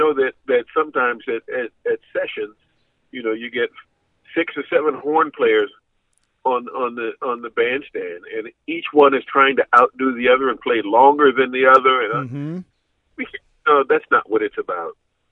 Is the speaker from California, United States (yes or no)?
yes; Oakland, California, United States; And I'm from Oakland. Let me throw this in. Go Warriors.